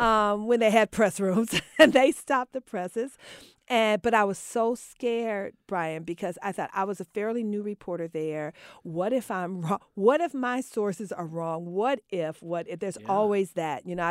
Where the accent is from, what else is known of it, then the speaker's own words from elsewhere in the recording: Chicago, Illinois, United States; He's from Chicago. I'm from Chicago.